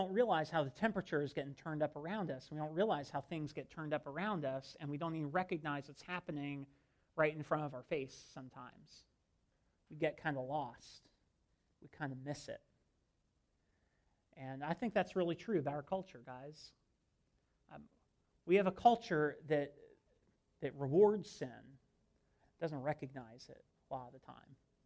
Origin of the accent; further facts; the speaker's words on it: Ohio, United States; I grew up in Ohio, and I went to a church like on the sticks outside of Columbus, so it's probably like a country folk kind of thing.